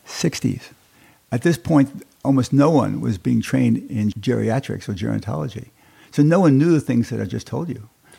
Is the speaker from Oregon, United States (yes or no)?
no; Brooklyn, New York, United States; I'm a Jew from Brooklyn, and I pronounce things in a different way.